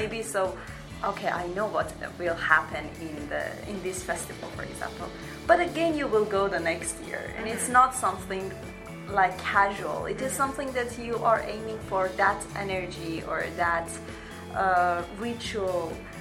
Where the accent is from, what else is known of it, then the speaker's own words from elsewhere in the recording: Iran; I'm from Iran.